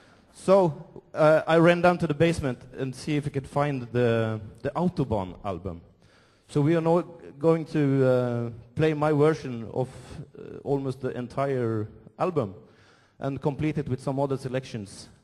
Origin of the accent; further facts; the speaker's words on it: West coast, Norway; I'm from Norway. I grew up in the fjords on the beautiful part of Norway on the west coast. And when I was like 16 years old, I had to move a few fjords down to study music.